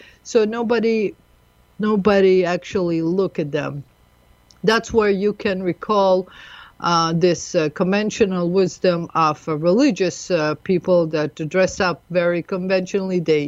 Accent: United States; And we're not, you know, as American lady, that I myself, I don't find myself even feeling comfortable that she's the wife of the prime minister.

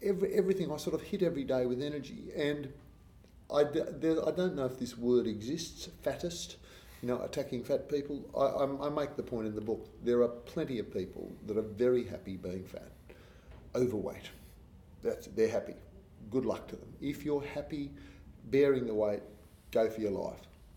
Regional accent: Australia; As many Australian blokes, we look at ourselves in the mirror

